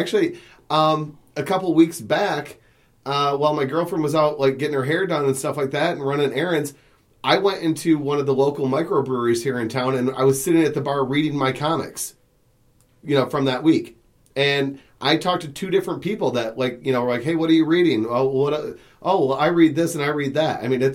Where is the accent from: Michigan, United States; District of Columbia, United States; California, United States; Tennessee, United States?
Michigan, United States; Well, we're from Michigan. So, now, I don't really care about football.